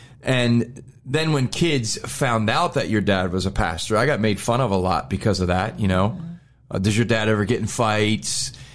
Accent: New Jersey, United States; also born or lived in Baltimore; So I was born in Baltimore, Maryland. I don't remember that part of the journey. I do remember being a young kid in South Jersey.

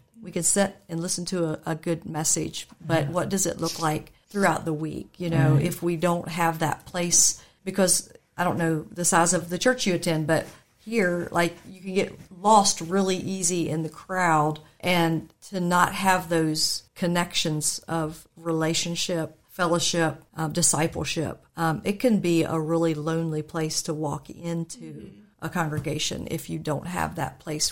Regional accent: Dayton, United States; And I guess you grew up in Broadway, and I grew up in Dayton.

